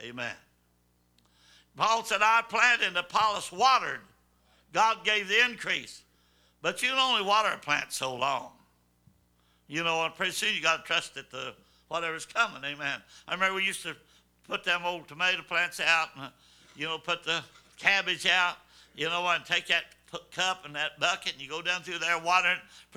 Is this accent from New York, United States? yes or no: no; Arkansas, United States; We're both from Fulton County, Arkansas.